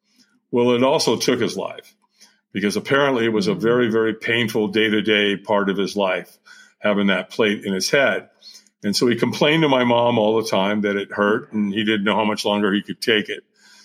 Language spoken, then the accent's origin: English; Long Beach, California, United States; also born or lived in Hollywood, California; And so at 5 years old, I moved from Hollywood, California to Long Beach, California.